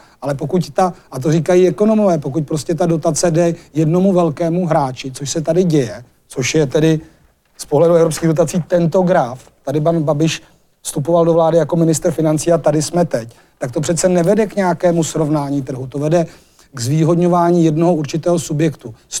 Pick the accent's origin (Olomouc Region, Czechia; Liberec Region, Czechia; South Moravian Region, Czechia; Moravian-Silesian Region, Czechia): Liberec Region, Czechia; Já jsem z Libereckého kraje, tak tam toho je plno.